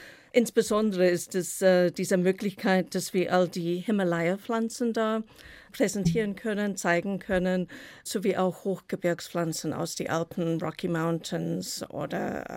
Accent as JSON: {"language": "German", "region": "Copperbelt Province", "country": "Zambia", "tie": "born or raised there", "also_born_or_lived": "South Africa", "said": "ich bin im Sambia auf dem Kupfergürtel geboren und teils dort groß geworden und teils in Südafrika, weil in Südafrika, da kommen meine Eltern her und ich war dann im Internat in Johannesburg. Und habe später dann im Kapstadt Gartenbau gelernt."}